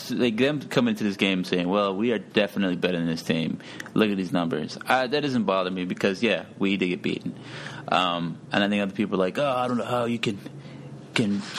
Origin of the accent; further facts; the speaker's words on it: San Antonio, Texas, United States; I am down here in San Antonio. I go to the UTSA's grad school. I'm from San Antonio.